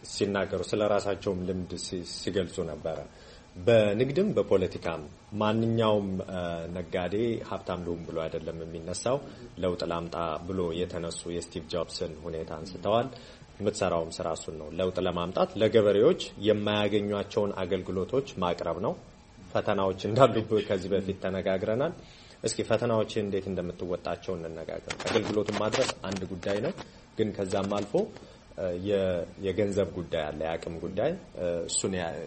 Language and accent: Amharic; Addis Ababa, Ethiopia; ሰፈሬ ልጅ ነኝ፣ ሽሮ ሜዳ።